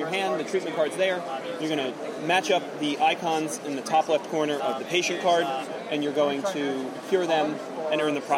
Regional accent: New Jersey, United States; Around here, no, since we're from New Jersey.

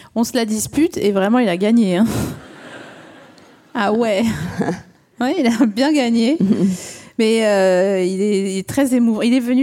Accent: Remiremont, Grand Est, France; born there; Je suis née à Remiremont.

